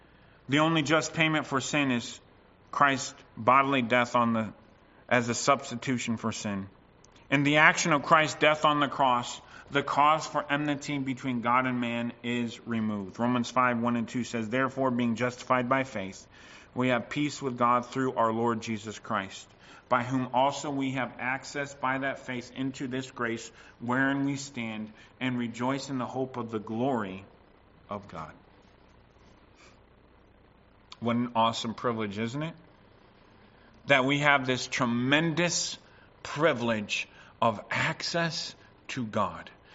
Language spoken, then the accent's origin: English; United States; I grew up in the States. Parents were allowed to spank their kids in the store in the States.